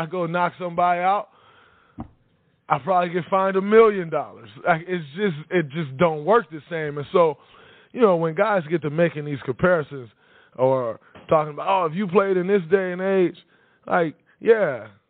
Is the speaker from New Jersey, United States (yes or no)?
no; Saginaw, Michigan, United States; growing up in Saginaw, playing at Vest Park, playing at the Civitan Recreation Center.